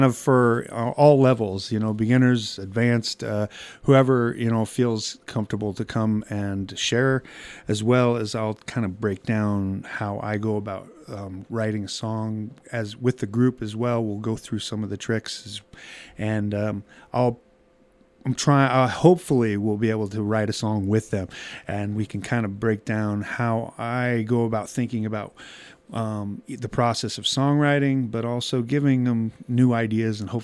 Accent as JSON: {"language": "English", "town": "Lamoni", "region": "Iowa", "country": "United States", "tie": "born or raised there", "also_born_or_lived": "Guthrie Center, United States", "said": "Yeah, I grew up in Lamoni and Guthrie Center, Iowa as well, and I'm kind of a small town kid from Iowa"}